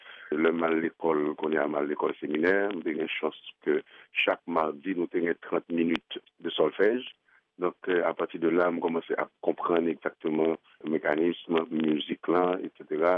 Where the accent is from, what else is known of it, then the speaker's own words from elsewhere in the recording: Haiti; Donc, bon, en tant qu'haïtien, moi qui aime mon matin